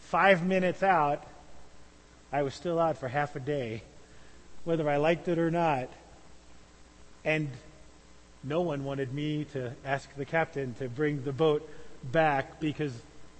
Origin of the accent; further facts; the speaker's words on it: New Jersey, United States; Growing up on the New Jersey shore, you hear boating things from time to time. I grew up, spent all of my life right there on the beaches of New Jersey.